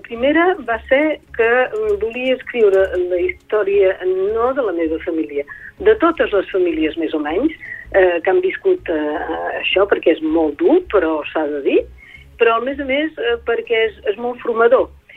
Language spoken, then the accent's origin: Catalan; Paris, Île-de-France, France; moved away as an adult; also born or lived in Bordeaux; jo vaig néixer a París i vam viure a París, fins que París i els suburbis, fins que vaig marxar cap a Bordeus, ja era professora i sí, he estat visquent a París molts anys.